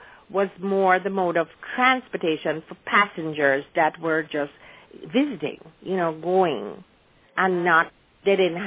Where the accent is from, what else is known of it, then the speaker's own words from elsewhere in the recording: Kingston, Jamaica; But I was born and raised in Kingston, but my relatives, my mother's relatives, were all in Savlamar in Westmoreland